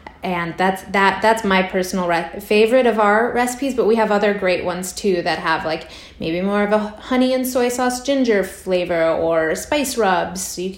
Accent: Texas, United States; I grew up in Texas, so there's probably queso literally in my bloodstream

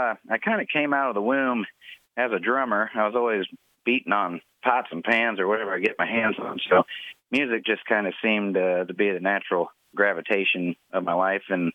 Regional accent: Findlay, Ohio, United States; And I just remember as a child coming to her house, and I'm from Findlay, Ohio, and she'd always have some old gospel music on

